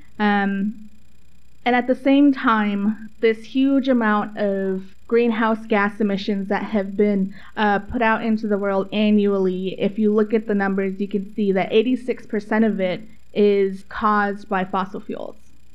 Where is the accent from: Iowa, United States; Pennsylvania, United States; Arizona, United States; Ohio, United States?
Arizona, United States; Flagstaff; also born or lived in Black River Falls, Wisconsin; now in Portland, United States; I'm from, in English you call it Flagstaff in Arizona. I'm also from Black River Falls, Wisconsin. And I am a Ho-Chunk, Diné, or Navajo, and Standing Rock person.